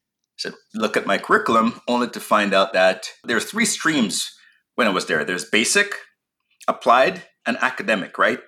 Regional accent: Jamaica; accent: Jamaican; first language English; English as a second language, when my first language is English. It just so happened that I spoke it with this heavy Jamaican accent.

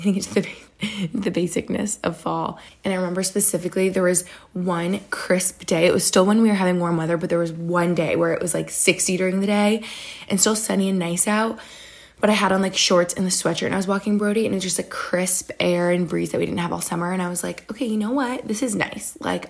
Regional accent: New York, United States

